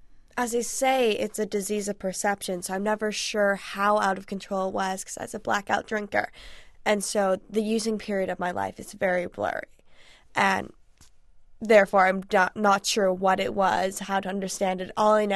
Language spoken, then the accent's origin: English; Los Angeles, California, United States; growing up in Los Angeles, I've had drinks my entire life